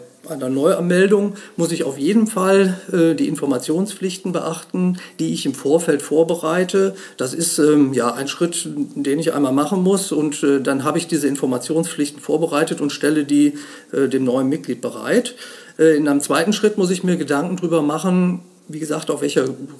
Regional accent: Bonn, North Rhine-Westphalia, Germany; ich komme aus Bonn

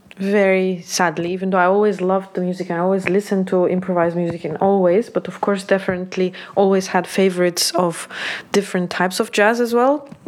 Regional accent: Turkey; also born or lived in Azerbaijan; And then when we moved to Turkey, where I grew up, both my parents built pretty strong

